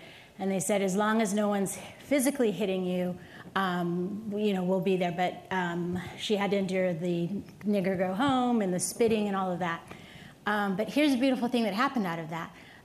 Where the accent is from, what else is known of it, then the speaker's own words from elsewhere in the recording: California, United States; So I'm a product of a hidden figure, and I grew up in Silicon Valley.